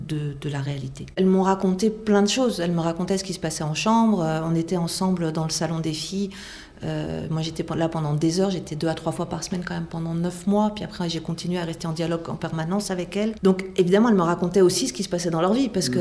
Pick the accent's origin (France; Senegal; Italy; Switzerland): France; now in Belgium; moi, je suis française vivant en Belgique.